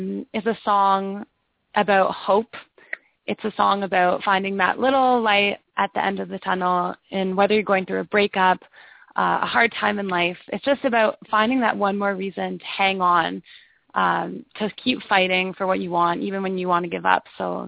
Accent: Listowel, Ontario, Canada; especially my hometown in Listowel, jump behind me and support me on that one

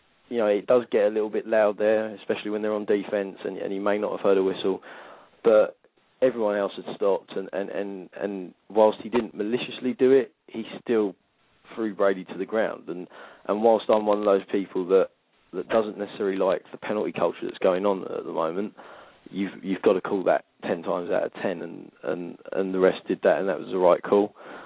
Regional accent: England, United Kingdom; As you guys will know, I'm from England

